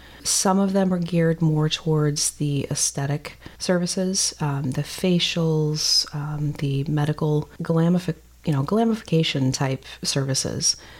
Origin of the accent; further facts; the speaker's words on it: Webster Groves, Missouri, United States; Born and raised in Webster Groves. I traveled far and wide. Born in Webster, raised in Webster, went to Webster Groves High School.